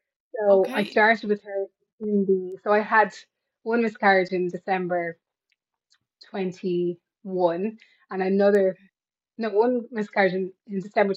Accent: County Meath, Ireland; I am from County Meath.

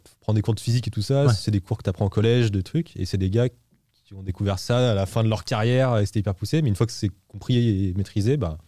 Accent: France; après, on est français

